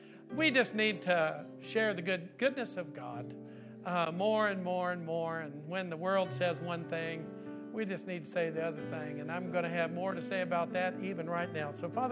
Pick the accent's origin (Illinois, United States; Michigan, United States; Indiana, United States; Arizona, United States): Illinois, United States; even though I'm originally from Illinois